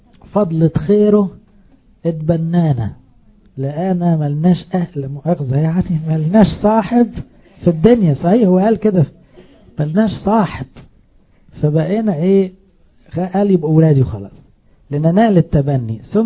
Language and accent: Arabic; Egypt; احنا هنا مصريين نفهمها على طول يابا